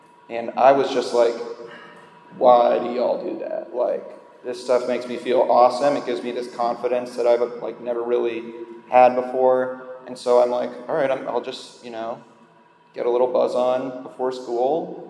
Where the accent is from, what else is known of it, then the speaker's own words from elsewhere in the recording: Iowa, United States; So I grew up in Iowa, which is not a very exciting place